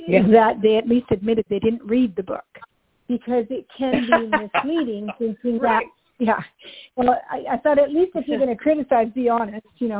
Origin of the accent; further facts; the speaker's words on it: Canada; Of course, being Canadian, that's very attractive because Christmas time around here is cold and wet.